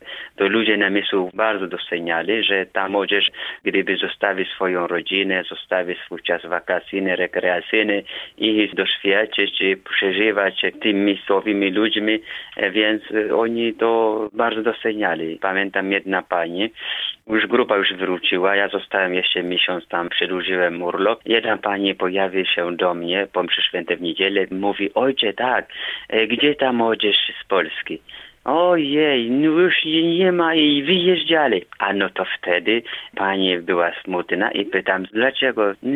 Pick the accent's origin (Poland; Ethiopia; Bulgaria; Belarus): Ethiopia; South; Polish is a second language; Ja pochodzę z południowej Etiopii, z plemię Kambata.